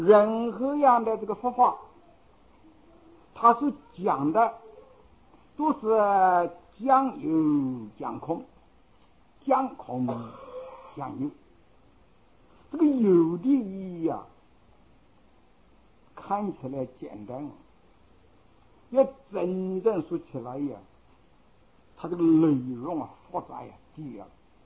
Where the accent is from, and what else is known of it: China